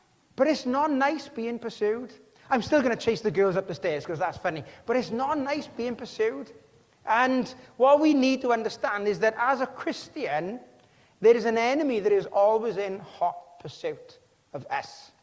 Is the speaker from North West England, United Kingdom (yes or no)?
no; Rhondda, Wales, United Kingdom; growing up in the Rondas never always been an easy task. I remember going to a youth club in Pontyclun